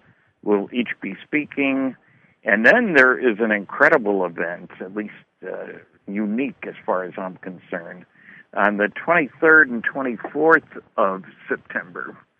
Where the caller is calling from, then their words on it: Fredericton, New Brunswick, Canada; I am calling in from beautiful downtown Fredericton, New Brunswick, Canada, 73 miles east of Holton, Maine, which is at the quiet end of I-95. So I live in Canada.